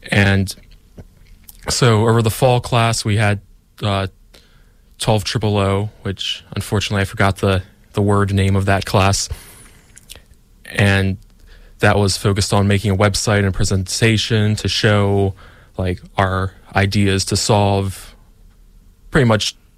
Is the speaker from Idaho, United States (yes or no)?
no; Wilmington, Delaware, United States; I'm from Wilmington, Delaware, and I'm majoring in civil and environmental engineering.